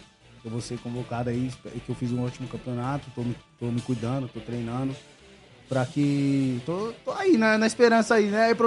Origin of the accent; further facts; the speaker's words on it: Suzano, São Paulo, Brazil; nós que somos do bairro de Suzano, da cidade de Suzano. E do bairro de Miguel Badra.